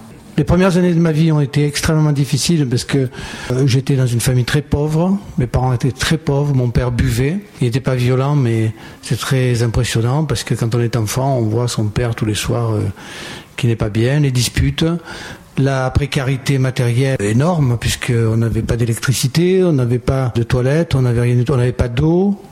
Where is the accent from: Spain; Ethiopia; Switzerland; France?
France; Marseille, Provence-Alpes-Côte d'Azur; Je suis de Marseille, vous l'avez compris ? Non ? Par l'accent ? Je suis de Marseille, le quartier de la Belle de Mai.